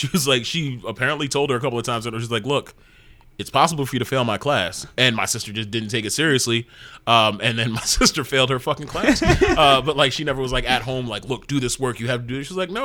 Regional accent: New York City, New York, United States; I am originally from Rockaway, Bay Eight Hours stand up.

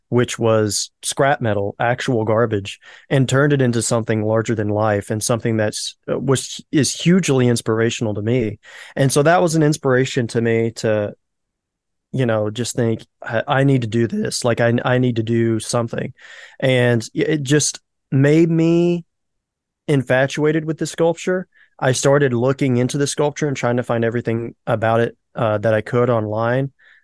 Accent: Brownsville, Texas, United States; born there; I was born in Brownsville. My family, or at least my father's side of the family, is from Brownsville.

